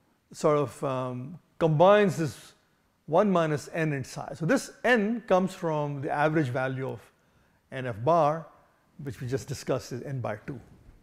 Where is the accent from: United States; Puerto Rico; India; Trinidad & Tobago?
India; I come from India, which speaks English language, which was of the 19th century. English language has not evolved too much in India.